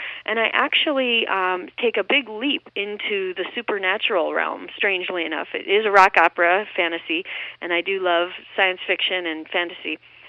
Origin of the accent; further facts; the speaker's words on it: Los Angeles, California, United States; and I'm actually from Los Angeles, so this, you know, I come from a place where the history is totally different